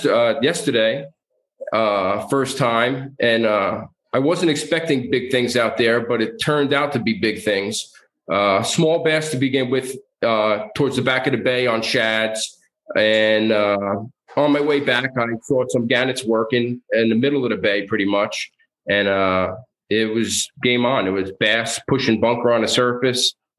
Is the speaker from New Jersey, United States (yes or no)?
yes; Bayonne, New Jersey, United States; I grew up in Bayonne, New Jersey, so I fished the Kill Van Call and surrounding waters of Jersey City